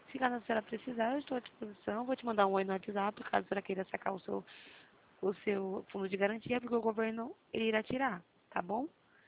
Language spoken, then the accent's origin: Portuguese; São Paulo, Brazil; eu sou de São Paulo.